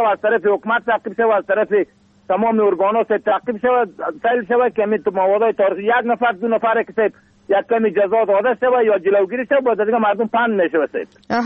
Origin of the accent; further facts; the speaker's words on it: Ajar, Bamyan, Afghanistan; سب، از رسوالی تحمر رسل جای قریه آجر، فیلن در قریه کاغور زندگی میکنم سب، ولایت ما بامیان.